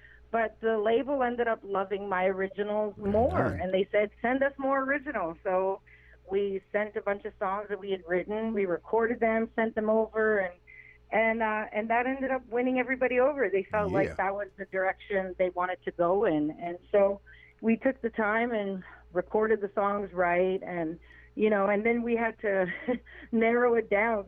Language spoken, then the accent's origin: English; Wikwemikong, Ontario, Canada; I grew up in Wequimcong Reserve up in Canada, Ontario, Canada. I grew up on an island, and I'm First Nations. I'm Ojibwe Potawatomi